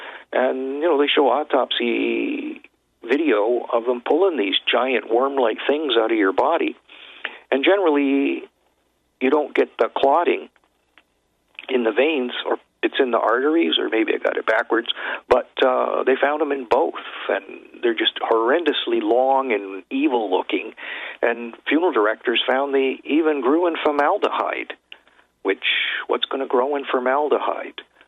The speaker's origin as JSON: {"language": "English", "country": "Canada", "said": "I'm from Canada."}